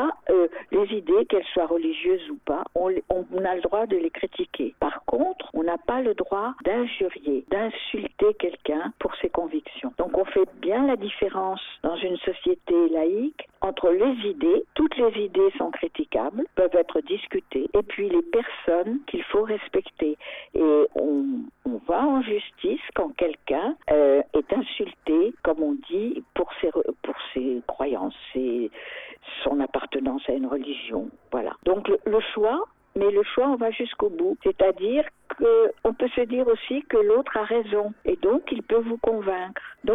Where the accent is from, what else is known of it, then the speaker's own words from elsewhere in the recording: France; ma citoyenneté en tant que Française dans un pays laïque